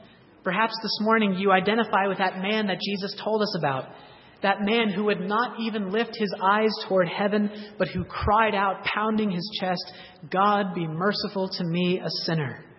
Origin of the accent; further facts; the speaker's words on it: Massachusetts, United States; born there; I was born in Massachusetts, and I spent a little less than half of my life there.